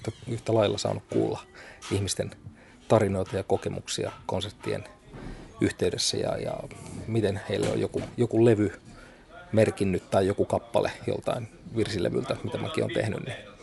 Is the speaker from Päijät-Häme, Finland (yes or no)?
no; Huittinen, Satakunta, Finland; mä oon Huittisista kotosi ja siellä oli paljon evankeelisten virsiä ja Sionin kanteleen juttuja. Ja toisaalta taas sitten mummon suku oli Pohjanmaalta.